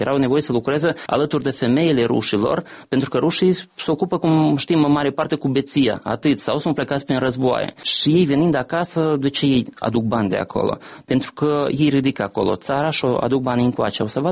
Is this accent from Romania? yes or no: no; Moldova; Noi suntem moldoveni, noi vorbim moldovenește, noi trăim în Moldova.